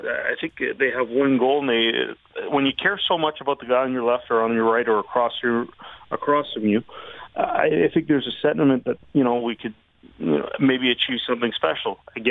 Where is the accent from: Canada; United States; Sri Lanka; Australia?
Canada; at heart, I'm still a Canadian, and I'm very proud to be a Canadian.